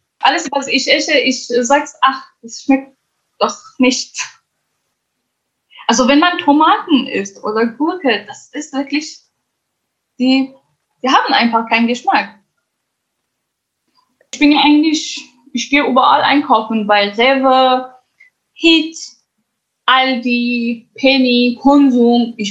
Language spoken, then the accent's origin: German; Sanandaj, Kurdistan, Iran; born there; first language Kurdish; German is a second language; wo ich geboren bin, Sanandaj, es ist wirklich eine sehr, sehr schöne Stadt mit sehr freundlichen Leuten. Dort gibt es viele Berge, einfach wunderschön.